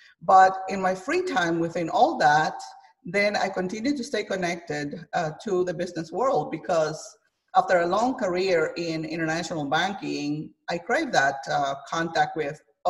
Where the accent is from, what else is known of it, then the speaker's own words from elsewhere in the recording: Guatemala; I am from Guatemala, as you know.